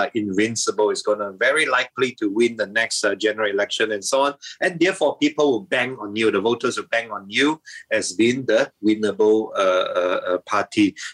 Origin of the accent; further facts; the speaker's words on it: Sabah, Malaysia; Warisan, even though I'm also from Sabah